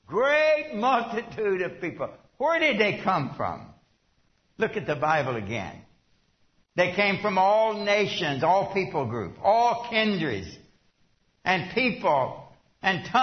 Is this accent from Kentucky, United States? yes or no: yes; Kentucky, United States; I was born and reared in Western Kentucky, and everybody I knew was a white, English-speaking hillbilly, okay?